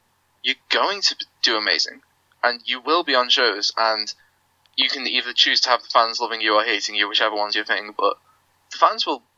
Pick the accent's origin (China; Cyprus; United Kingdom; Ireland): United Kingdom; Anfield, North West England; So next Thursday, which is the 24th, I am slated to appear at Wrestling Sports in my hometown of Anfield.